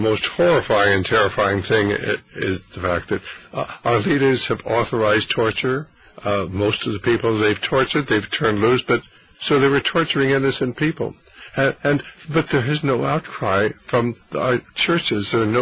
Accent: United States; I'm an American.

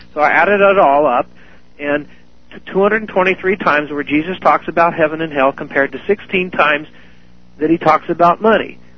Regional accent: Oregon, United States; I grew up in Oregon. We had a Rajneesh out there who was another false messiah.

